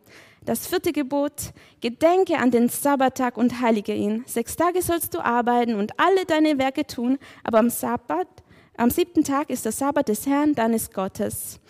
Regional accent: Sicily, Italy; German is a second language; Wie ihr gemerkt habt, ich komme aus Sizilien, deswegen so viele Beispiele.

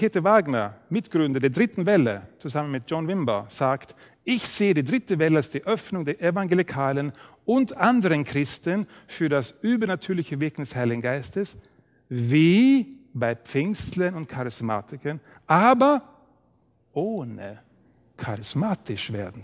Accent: Sweden; in meiner Heimatstadt in Schweden, wo ich aufgewachsen bin

